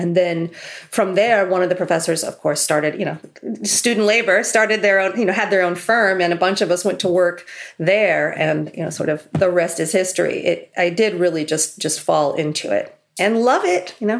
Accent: Kansas, United States; I grew up in Kansas and University of Kansas at the time was doing this special studies degree

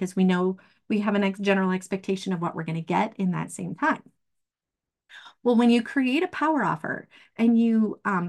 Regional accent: Arizona, United States; now in Idaho, United States; He learned his craft in Idaho, where I'm from, or where I live now, I guess. I'm actually from Arizona

